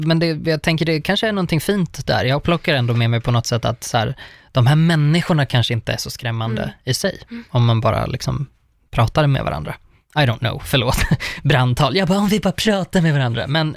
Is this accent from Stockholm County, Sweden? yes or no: no; Uppsala, Uppsala County, Sweden; Jag är från Uppsala.